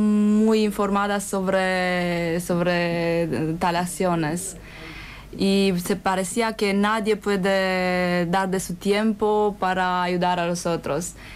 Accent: Romania; Spanish is a second language; now in Rosario, Argentina; somos 8 voluntarios de Rumania acá

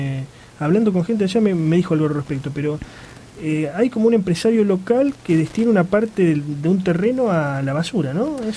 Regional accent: Rosario, Santa Fe, Argentina; como rosarinos, por ahí con esta visión rosariocéntrica que tenemos, nos olvidamos que vivimos en un conjunto, ¿no?

